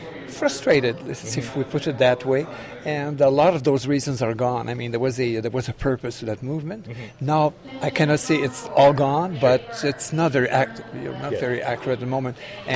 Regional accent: Lachine, Quebec, Canada; born there; I was born near Montreal in a city called Lachine

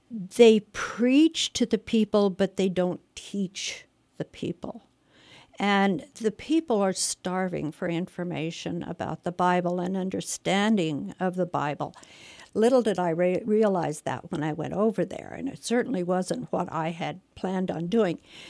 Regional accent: Colorado, United States; moved away as an adult; also born or lived in Virginia; I was born and raised in Colorado and migrated east later in life and did the most of my career in the Virginia area

